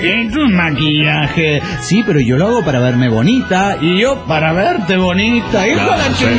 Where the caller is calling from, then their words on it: Mexico; de Cacuhuac, México.